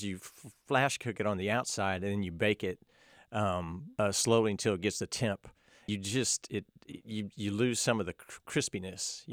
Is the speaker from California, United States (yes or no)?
no; Dallas, Texas, United States; Yes. I grew up in Dallas.